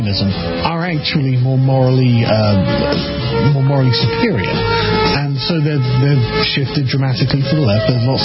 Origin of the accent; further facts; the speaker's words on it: England, United Kingdom; I'm an English liberal, so I guess you'd call me a centrist over here.